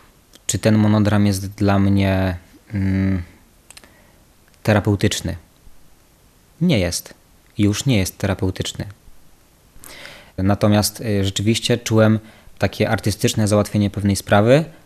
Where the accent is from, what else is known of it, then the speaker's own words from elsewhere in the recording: Zamość, Lublin Voivodeship, Poland; Bo przestrzeń, w której się tutaj znalazłem, trzyma mnie bardzo, czyli moje rodzinne miasto Zamość, w którym realizuję projekty.